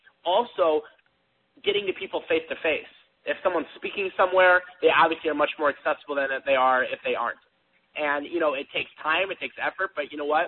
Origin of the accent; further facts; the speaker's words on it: St. Louis, Missouri, United States; I started with, like, random entrepreneurs that I knew in my hometown of St. Louis, Missouri, early on.